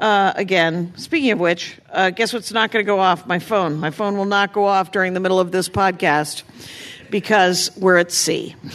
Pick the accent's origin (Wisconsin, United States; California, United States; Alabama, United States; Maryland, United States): Wisconsin, United States; South Milwaukee; Yes, he's from my hometown.